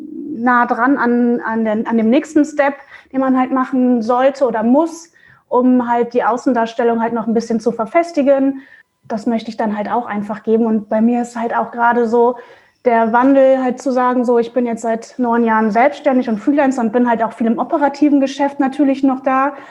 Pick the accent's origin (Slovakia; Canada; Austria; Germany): Germany; Mönchengladbach, North Rhine-Westphalia; now in Hamburg, Germany; ich bin halt aus NRW, also aus Mönchengladbach, hier nach Hamburg gezogen und kannte halt hier auch keinen Schwein sozusagen.